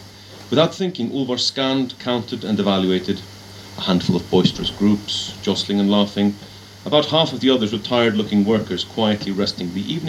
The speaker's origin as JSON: {"language": "English", "country": "Iceland", "said": "As mentioned, I'm from Iceland"}